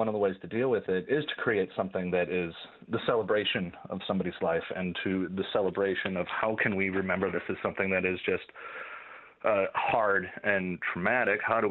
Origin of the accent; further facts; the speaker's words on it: Sheboygan, Wisconsin, United States; also born or lived in New York City; I moved back to Wisconsin. I'm originally from Sheboygan, so coming back here was something that was very important to me.